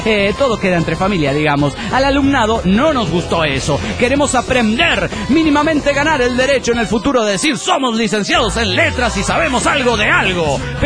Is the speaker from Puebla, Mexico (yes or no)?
yes; Tehuacán, Puebla, Mexico; de Tehuacán, México.